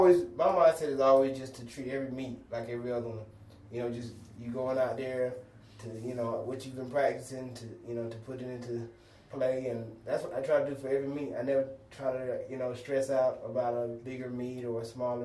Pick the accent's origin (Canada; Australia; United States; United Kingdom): United States; Georgia; Personally, for me, I'm from Georgia, so it was nice to be closer to home.